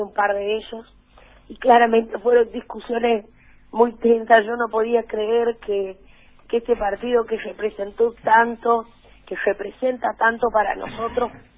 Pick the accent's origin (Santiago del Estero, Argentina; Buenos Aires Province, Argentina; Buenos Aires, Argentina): Santiago del Estero, Argentina; Miren, yo vengo de Santiago del Estero.